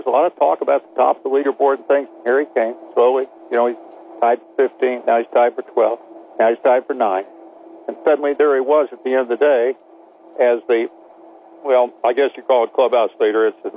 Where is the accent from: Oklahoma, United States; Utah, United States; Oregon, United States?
Oklahoma, United States; I am from Oklahoma.